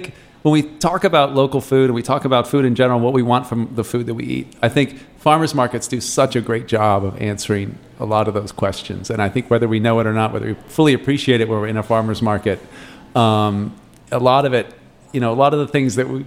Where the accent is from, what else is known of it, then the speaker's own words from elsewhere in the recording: Iowa City, Iowa, United States; I'm from Iowa City.